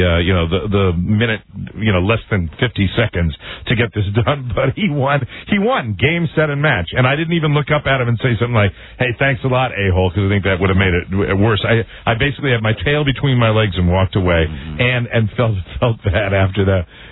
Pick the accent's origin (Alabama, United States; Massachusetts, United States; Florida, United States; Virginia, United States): Massachusetts, United States; Boston; Well, I'm from Boston. How could it be? I'm from that horrible city with the terrible history.